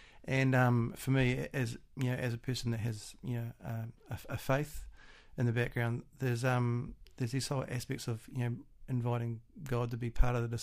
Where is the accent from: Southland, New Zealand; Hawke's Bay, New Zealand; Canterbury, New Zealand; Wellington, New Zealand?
Hawke's Bay, New Zealand; Napier; I started off busking on the main streets in my hometown, Napier on the East Coast